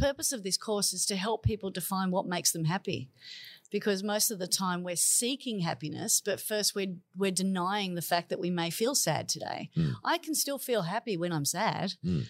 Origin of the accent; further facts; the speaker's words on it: Manly, New South Wales, Australia; because growing up in Manly, there was a lot of dream thieves in my life.